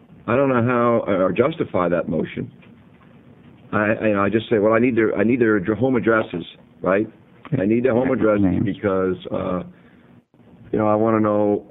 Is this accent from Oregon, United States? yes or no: yes; Salem, Oregon, United States; West Salem doesn't like me because I'm from North Salem.